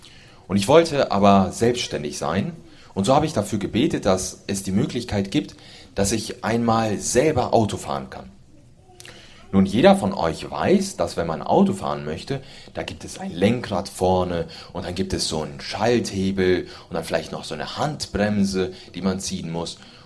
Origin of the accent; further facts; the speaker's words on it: North Rhine-Westphalia, Germany; ich komme so aus der Nähe von Köln